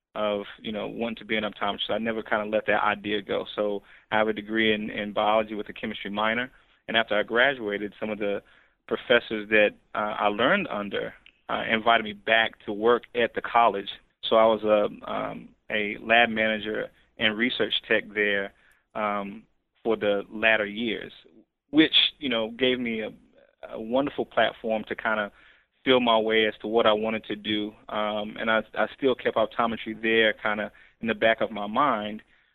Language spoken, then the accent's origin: English; North Carolina, United States; now in Pennsylvania, United States; I'm from North Carolina.